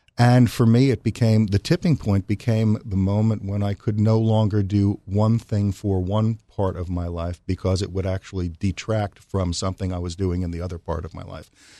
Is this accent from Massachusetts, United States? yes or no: no; New York, United States; in New York. Rabbi Louis Frischman's Temple Beth okay. El in Spring Valley was my stomping ground.